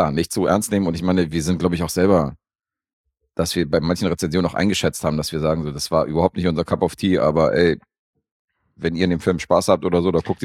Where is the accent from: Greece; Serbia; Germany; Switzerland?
Serbia; Akkordeon finde ich natürlich geil als Serbe.